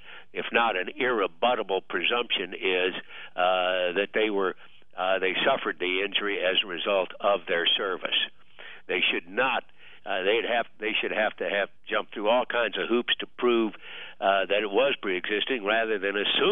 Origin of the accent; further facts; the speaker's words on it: Missouri, United States; but I'm from Missouri, the show me states.